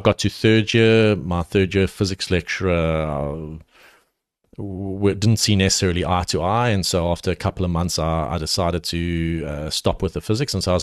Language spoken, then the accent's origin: English; Edenvale, Gauteng, South Africa; I grew up in Johannesburg. I grew up in the Vale, in Edenvale, okay.